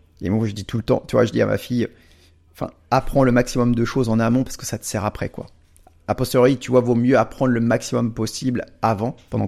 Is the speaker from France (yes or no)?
yes; Normandy, France; Je viens de la Normandie, enfin, moi je viens de loin, hein, je viens d'un autre monde.